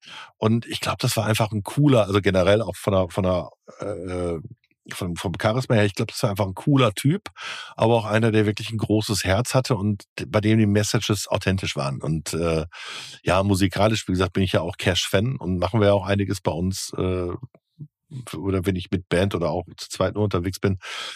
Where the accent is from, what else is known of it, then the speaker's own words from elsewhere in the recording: North Rhine-Westphalia, Germany; ich komme ja aus dem Ruhrpott